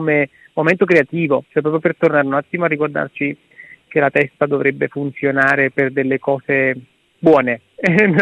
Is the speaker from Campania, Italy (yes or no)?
yes; Naples, Campania, Italy; Io sono un napoletano strano per qualcuno, perché sono attaccatissimo alla mia città, al punto che fino ad oggi non mi ha mai nemmeno sfiorato l'ipotesi di lasciare questa città.